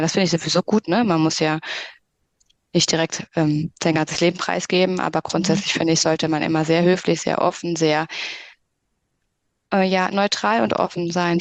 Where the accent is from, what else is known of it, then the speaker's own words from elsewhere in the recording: North Rhine-Westphalia, Germany; Bei uns gar nicht, würde ich sagen, in NRW.